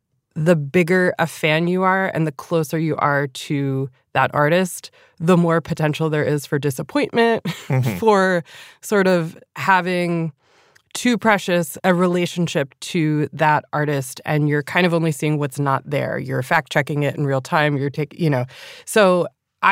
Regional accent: New Jersey, United States; I'm a dirtbag from New Jersey.

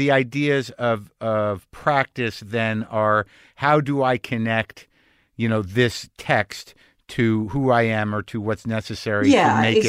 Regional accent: United States; problem is maybe it's as an American or maybe just as a person, you know

